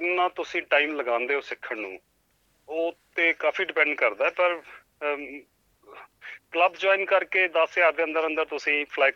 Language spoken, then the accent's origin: Punjabi; Delhi, India; moved away as an adult; now in Australia; ਸਾਡੀ ਮੇਰੀ ਜੰਮਪਲ ਦਿੱਲੀ ਦੀ ਹੈਗੀ ਹੈ, ਵੈਸੇ ਮਾਂ ਬਾਪ ਆਪਣੇ ਹੁਸ਼ਿਆਰਪੁਰ ਦੇ ਹੈਗੇ ਅਤੇ ਡੈਡੀ ਸਾਡੇ ਮਾਈਗ੍ਰੇਟ ਕੀਤੇ ਸੀ ਦਿੱਲੀ, ਅਸੀਂ ਉਸ ਤਰ੍ਹਾਂ ਫਿਰ ਮਾਈਗ੍ਰੇਟ ਕਰਕੇ ਆਸਟ੍ਰੇਲੀਆ ਆਏ। ਅਤੇ ਮੈਂ ਆਇਆ ਸੀ ਜੀ ਇੱਥੇ 2006 ਦੀ 1 ਫਰਵਰੀ ਨੂੰ ਲੈਂਡ ਕੀਤਾ ਸੀ ਐਜ਼ ਅ ਸਟੂਡੈਂਟ।